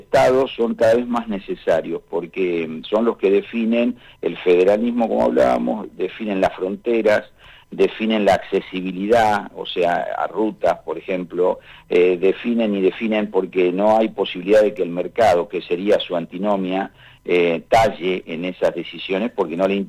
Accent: Buenos Aires, Argentina; yo vengo de la Pampa Húmeda, yo me formé yo estudié en la ciudad de La Plata, me formé en esa zona.

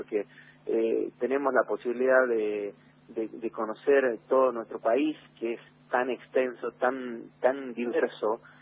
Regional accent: Salta, Argentina; born there; Nací en Salta Capital, sí.

